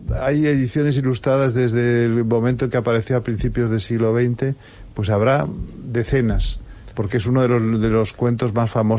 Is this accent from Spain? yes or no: yes; Madrid, Community of Madrid, Spain; Yo soy de Madrid